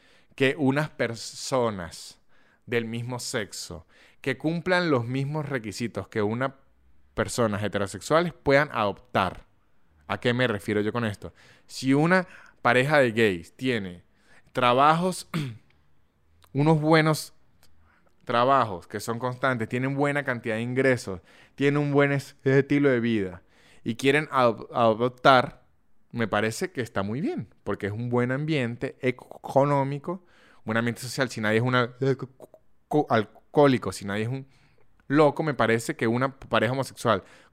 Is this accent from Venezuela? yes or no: yes; Venezuela; now in Argentina; Yo me considero ahorita, a los 31 años, primero que como venezolano que vivió el chavismo